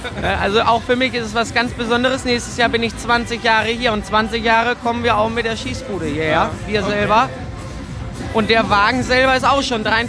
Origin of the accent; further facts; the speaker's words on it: Hanover, Lower Saxony, Germany; Wir kommen ja aus Hannover, also wir haben eine sehr weite Anreise.